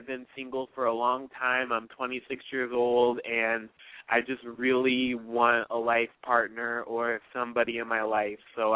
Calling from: Michigan, United States; I'm calling from Michigan.

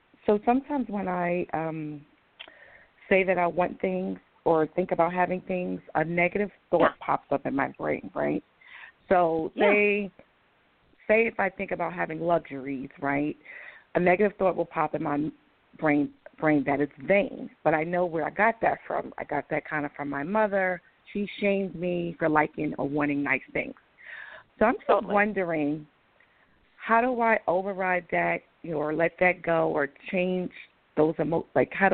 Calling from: Atlanta, Georgia, United States; in Atlanta.

